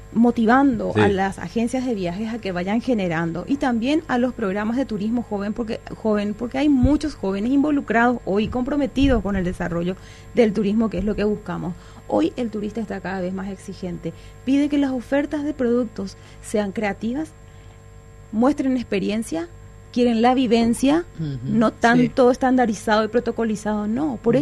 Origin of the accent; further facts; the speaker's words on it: Asunción, Paraguay; also born or lived in Alto Paraná; Yo soy de Asunción, pero estuve comisionada trabajando en Alto Paraná 14 años con toda mi familia.